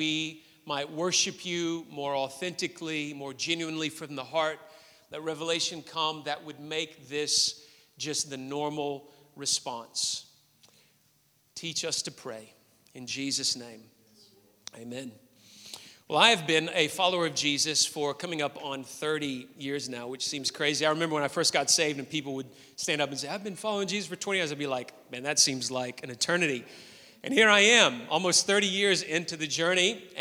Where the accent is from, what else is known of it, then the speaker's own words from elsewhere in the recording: United States; when I was playing baseball in high school growing up in the States